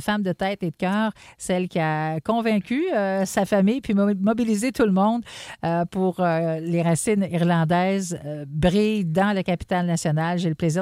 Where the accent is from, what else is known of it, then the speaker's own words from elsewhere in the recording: Maniwaki, Quebec, Canada; Moi, je viens de Maniwaki